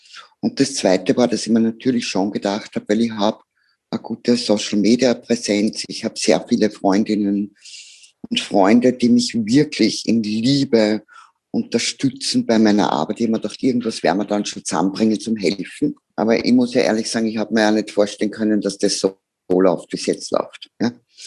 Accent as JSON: {"language": "German", "country": "Austria", "said": "Wenn ich als Österreicherin mit unserem wunderbaren Leben, das wir in unserem Land haben"}